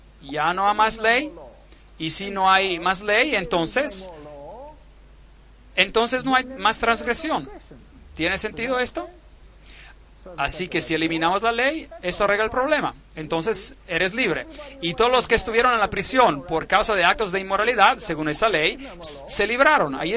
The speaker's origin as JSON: {"language": "Spanish", "country": "South Africa", "said": "Allá en Sudáfrica, de donde yo vengo, tenían leyes muy extrañas en nuestro país."}